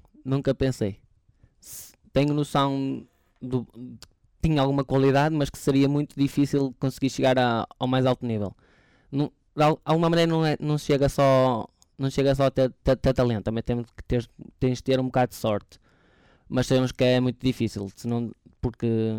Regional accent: Guimarães, Norte, Portugal; Eu fiz a formação num clube de Guimarães, que é da minha terra. Tive lá 11 anos.

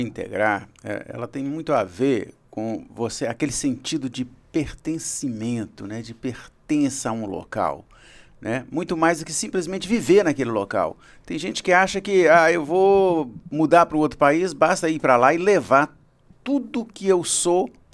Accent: Brazil; o brasileiro, a gente leva por diminutivo tudo...

